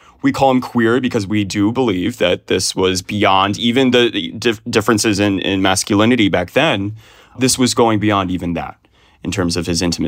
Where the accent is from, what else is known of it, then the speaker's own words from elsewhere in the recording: Texas, United States; what is happening in my home state of Texas to trans kids there